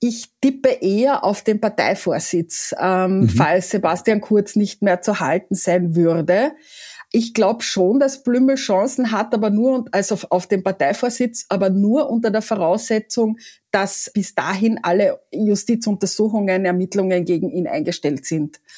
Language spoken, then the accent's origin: German; Carinthia, Austria; Also ich bin Kärntnerin